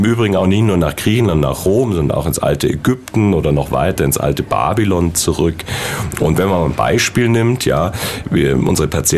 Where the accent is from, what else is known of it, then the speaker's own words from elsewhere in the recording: Garmisch-Partenkirchen, Bavaria, Germany; now in Ulm, Germany; woher ich ja ursprünglich komme, ich komme ursprünglich aus Garmisch